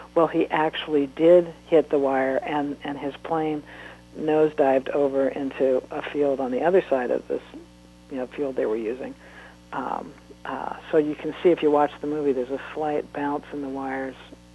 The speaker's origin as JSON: {"language": "English", "region": "Ohio", "country": "United States", "tie": "born there", "said": "They went back for about a year or 2 years, and I was born in Ohio then. And then we moved back out here again, I think, for my father's business."}